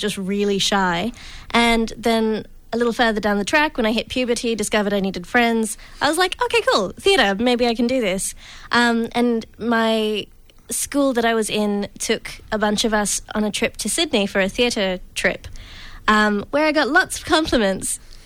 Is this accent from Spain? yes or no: no; Singapore; So I grew up in Singapore, and when I was a kid, I was really, really shy.